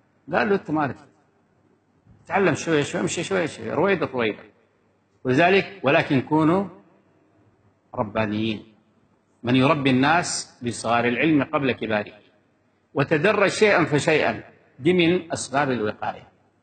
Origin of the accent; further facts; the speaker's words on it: Sudan; accent: Sudanese; الشيخ الغديان ده بلهجتنا احنا السودانية بخطك في وضعك المناسب لك طوالي.